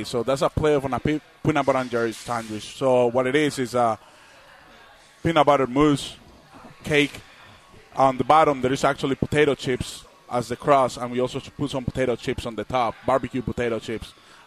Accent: Colombia; English is a second language; Colombia.

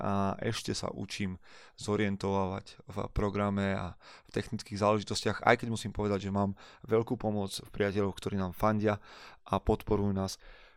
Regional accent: eastern Slovakia, Slovakia; accent: eastern Slovak; mi budete musieť odpustiť okrem toho môjho východného prízvuku

